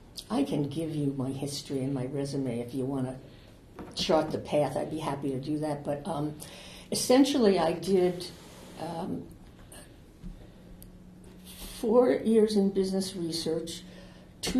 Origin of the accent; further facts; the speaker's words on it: New York, United States; now in Rochester, United States; I was born in New York City and grew up on Long Island and came here when I was 17 to go to the University of Rochester.